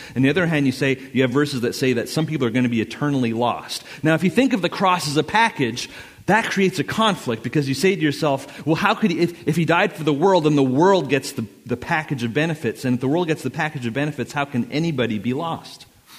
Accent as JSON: {"language": "English", "town": "Montreal", "region": "Quebec", "country": "Canada", "said": "I'm from Montreal, Quebec, Canada."}